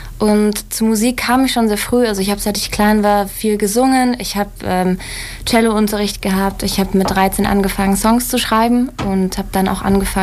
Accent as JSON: {"language": "German", "town": "Stuttgart", "region": "Baden-Württemberg", "country": "Germany", "lives_now": "Mexico", "said": "Ich komme jetzt aus Stuttgart und wohne seit einem Jahr in Mexiko."}